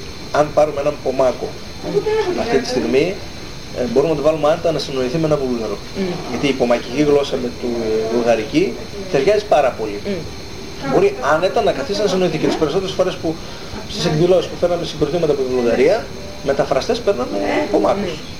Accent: Kimmeria, Eastern Macedonia and Thrace, Greece; εγώ μεγάλωσα στην Κυμαίρια, ήταν μεικτό το χωριό, το καφενείο είχε και μουσουλμάνους και χριστιανούς μέσα

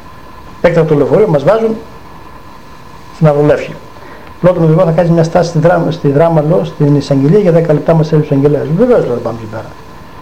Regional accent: Lagkadas, Central Macedonia, Greece; Είμαστε από το Λαγκαδά

